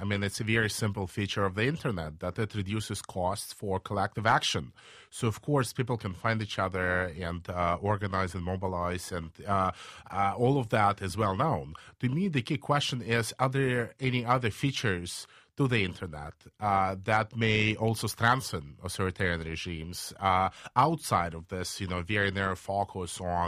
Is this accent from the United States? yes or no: no; Belarus; I grew up in Belarus